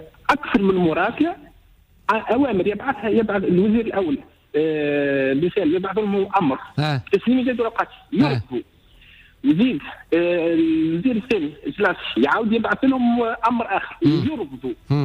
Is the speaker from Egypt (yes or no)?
no; Sousse, Sousse Governorate, Tunisia; وأني من سوسة